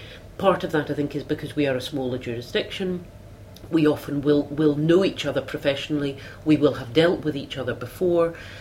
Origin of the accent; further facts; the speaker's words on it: Scotland, United Kingdom; perhaps not sufficiently different for us as Scottish lawyers from the way we often work simply with our normal solicitor hat on